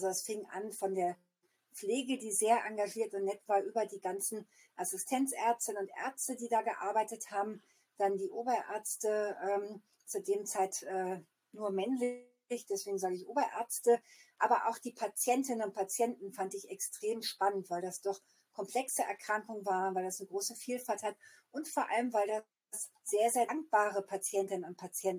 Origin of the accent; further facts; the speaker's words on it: Göttingen, Lower Saxony, Germany; Ja, also ich bin von Haus aus Göttingerin, das heißt, ich bin in Göttingen aufgewachsen